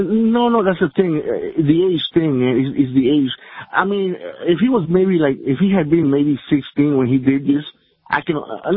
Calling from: Miami, Florida, United States; from Miami.

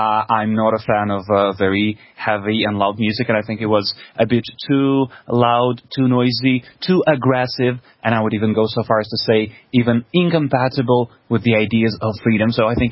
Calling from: Russia; English is a second language; I'm calling you from Russia.

